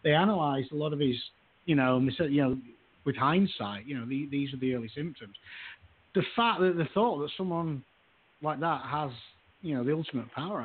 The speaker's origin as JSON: {"language": "English", "region": "England", "country": "United Kingdom", "said": "I am English."}